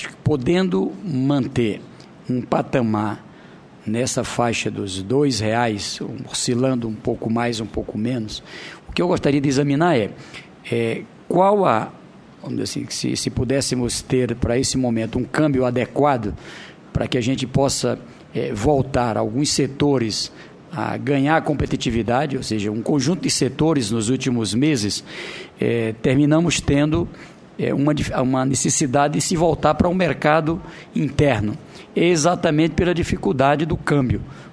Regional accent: Northeast Region, Brazil; Veja só, eu sou lá do Nordeste, mas eu quero olhar aqui o Brasil

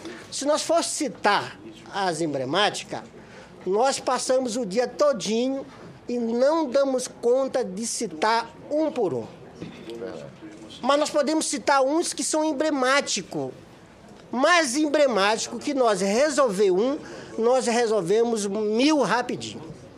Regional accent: Maranhão, Brazil; sou do estado do Maranhão, sou do Quilombo Frechal

